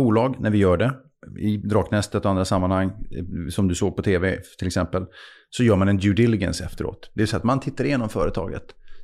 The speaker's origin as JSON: {"language": "Swedish", "town": "Luleå", "region": "Norrbotten County", "country": "Sweden", "tie": "born or raised there", "said": "Jag är född i Luleå, uppvuxen på 80-talet."}